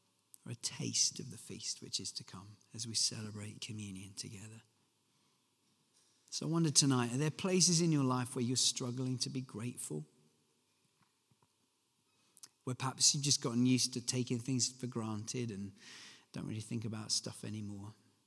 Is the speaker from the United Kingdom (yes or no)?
yes; United Kingdom; especially because we're British